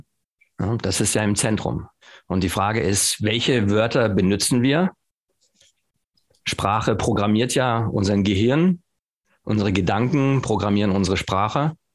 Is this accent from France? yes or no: yes; France; now in Germany; Und da habe ich Bundesliga in Frankreich gespielt, da wo ich aufgewachsen bin. In Deutschland, als ich in 95 nach Deutschland kam.